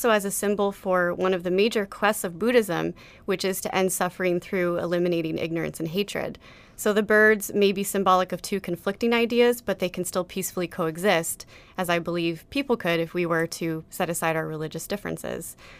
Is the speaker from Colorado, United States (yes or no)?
yes; Colorado, United States; I grew up in Colorado, where the state bird is the lark bunting.